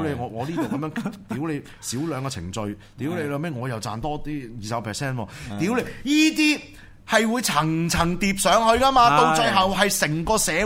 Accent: Hong Kong; 我哋香港人，我哋香港建築水平係世界頂尖噶嘛？

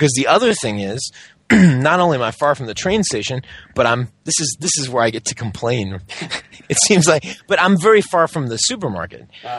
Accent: Georgia, United States; Like I remember, you know, growing up in Georgia, there was always a lot of like yellow pollen on the cars, but I don't remember seeing it here.

